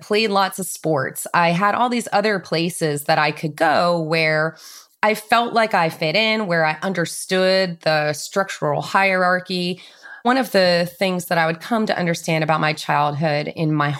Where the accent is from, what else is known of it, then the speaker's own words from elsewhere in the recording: Philadelphia, Pennsylvania, United States; accent: Philly; The kids there asked me if I was from England because my Philly accent was so strong that they thought I was like from a different country.